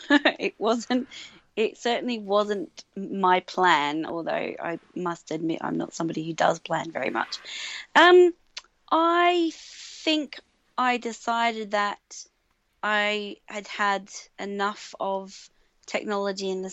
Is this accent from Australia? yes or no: yes; Australia; now in England, United Kingdom; I was going to start by saying I'm Australian, but you all kind of know that, but that's what I lead with over here in England.